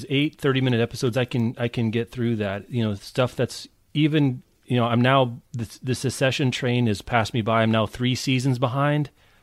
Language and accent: English; Lawrence, Kansas, United States; I grew up in Lawrence, Kansas, which is the home of Haskell Indian Nations University, and there's reservations in Kansas and Oklahoma.